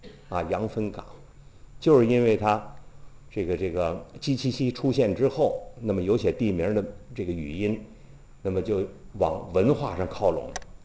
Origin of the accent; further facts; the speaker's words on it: Tianjin, China; 你比如咱们天津人戴戒指叫嘎子